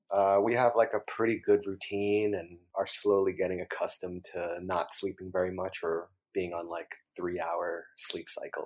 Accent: New York, United States; And then so they moved from Poughkeepsie down to Bronx in New York. And we were raised in New York for the better part of our lives.

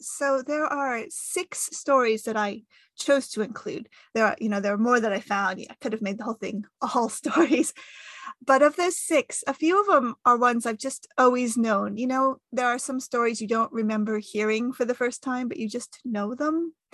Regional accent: United States; accent: American; And then over the years in the States, it just happened, as you can tell from my accent, I'm American.

